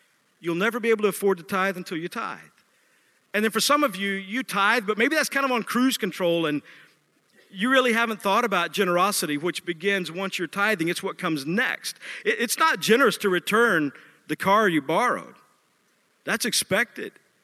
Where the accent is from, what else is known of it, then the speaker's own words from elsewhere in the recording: Texas, United States; I'm from Texas. That's what happens.